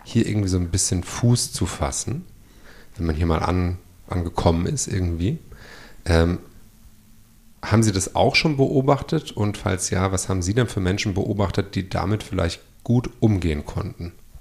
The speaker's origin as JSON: {"language": "German", "town": "Worms", "region": "Rhineland-Palatinate", "country": "Germany", "said": "ich bin ja jetzt zum Beispiel jemand, der nicht hier geboren ist, ich bin auch nicht hier aufgewachsen, ich komme aus Worms."}